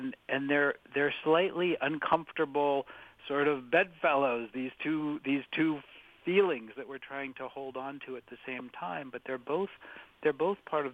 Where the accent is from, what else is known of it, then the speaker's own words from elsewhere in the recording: New England, United States; I mean, I grew up and live in New England